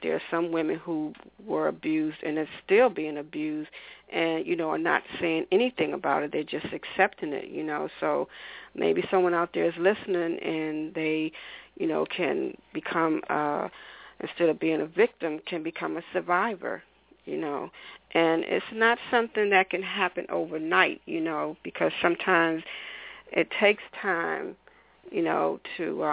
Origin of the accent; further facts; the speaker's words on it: Washington, District of Columbia, United States; I've been in Maryland for almost 15, 16 years, and I'm originally from Washington, D.C.